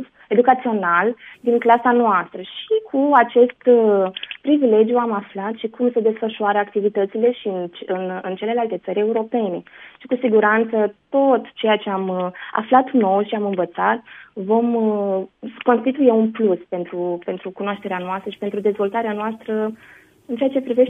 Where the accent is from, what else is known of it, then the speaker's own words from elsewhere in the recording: Romania; Suntem o echipă de 10 persoane, 10 cursanți ai acestui curs. Suntem noi din România